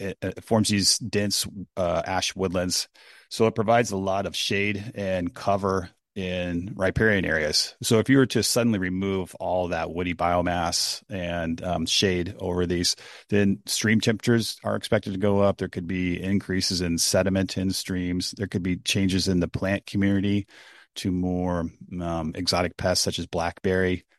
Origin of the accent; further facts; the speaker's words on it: Nebraska, United States; now in Oregon, United States; But I'm from Nebraska, and so any place in Oregon is better than Nebraska, I have to say.